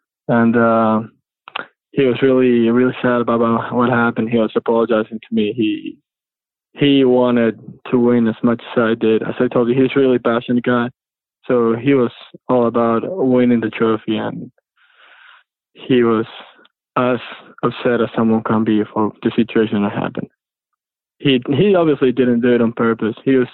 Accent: Argentina; Yeah, he's from my hometown as well. We're actually from the same golf club.

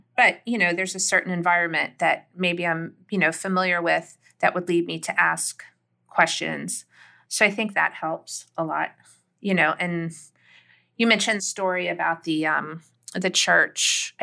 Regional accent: the South, United States; Like, I just know deep in my bones as a Southerner that, you know, having grown up that way

